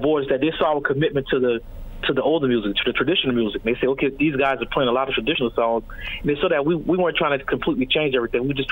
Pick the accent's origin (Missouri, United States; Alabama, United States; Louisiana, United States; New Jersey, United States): Louisiana, United States; New Orleans; Well, growing up in New Orleans, you're surrounded by musical events all the time